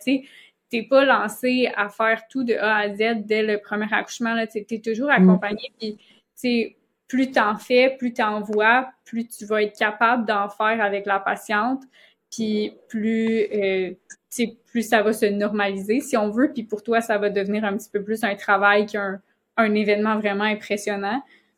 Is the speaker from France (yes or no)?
no; Quebec, Canada; moved away; quand je suis partie du Québec, pour parler un peu de moi